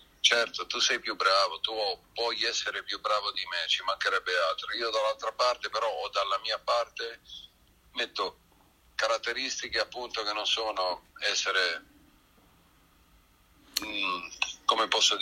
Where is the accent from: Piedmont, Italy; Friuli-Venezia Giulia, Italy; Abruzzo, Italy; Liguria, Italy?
Liguria, Italy; Genoa; spero di essermelo meritato da genovese